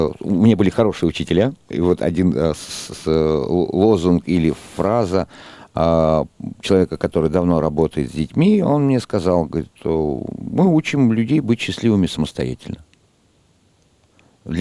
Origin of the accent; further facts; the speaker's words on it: Almaty, Kazakhstan; я вырос в Казахстане, в Алмате, у меня там были горы, и море я увидел уже в довольно взрослом возрасте